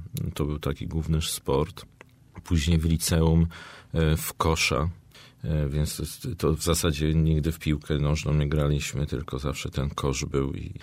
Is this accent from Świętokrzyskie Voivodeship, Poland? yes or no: yes; Skalbmierz, Świętokrzyskie Voivodeship, Poland; Ja się wychowałem w malutkim miasteczku w miejscowości Skalmierz, to się nazywa niedaleko Krakowa, 42 kilometry.